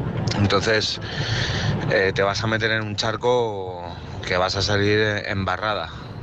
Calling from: Madrid, Community of Madrid, Spain; de Madrid.

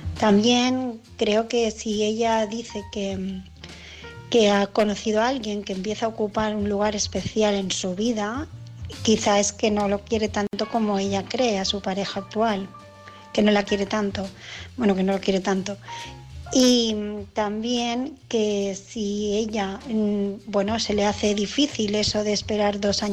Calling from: Barcelona, Catalonia, Spain; de Barcelona

